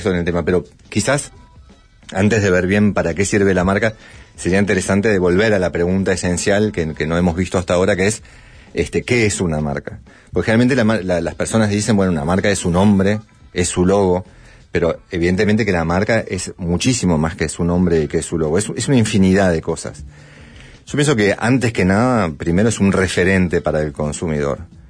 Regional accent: Uruguay; me acuerdo de cuando era chico en Uruguay

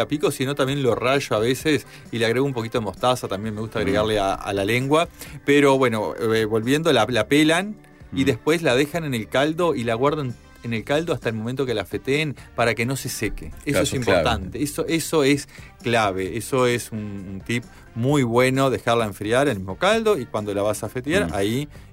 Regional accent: Uruguay; Somos uruguayos

